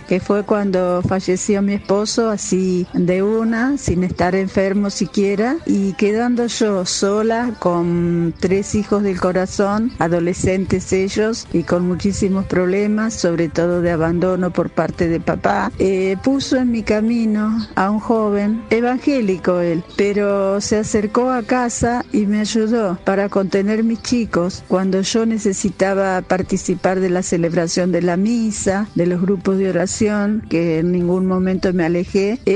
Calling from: Ramallo, Buenos Aires Province, Argentina; soy … de Ramallo, provincia de Buenos Aires

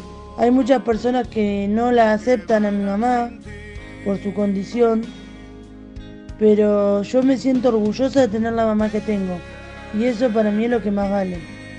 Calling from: San Carlos de Bolívar, Buenos Aires Province, Argentina; les habla … soy de San Carlos de Bolívar, provincia de Buenos Aires.

